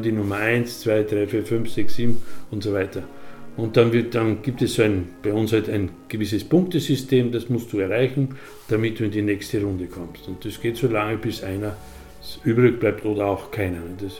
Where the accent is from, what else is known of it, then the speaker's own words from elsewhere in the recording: Austria; bei uns in Österreich